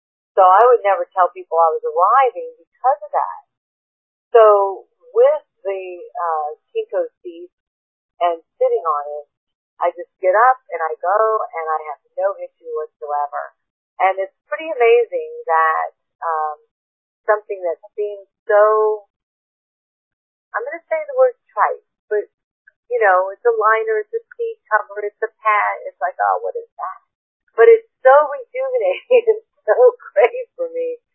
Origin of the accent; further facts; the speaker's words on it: New Orleans, Louisiana, United States; now in Florida, United States; I'm from New Orleans, I live in Florida, we would drive to New Orleans.